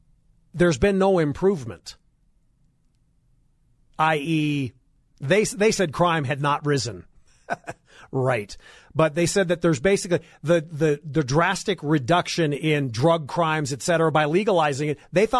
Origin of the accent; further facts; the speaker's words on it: California, United States; born there; my home state of California. No, I had nothing to do with it. That's where I popped out. February 18th, 1969.